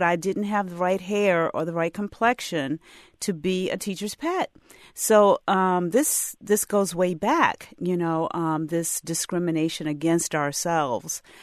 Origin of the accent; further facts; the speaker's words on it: Norfolk, Virginia, United States; I experienced the same thing growing up in Norfolk, Virginia, in a segregated school system where we only had black educators and administrators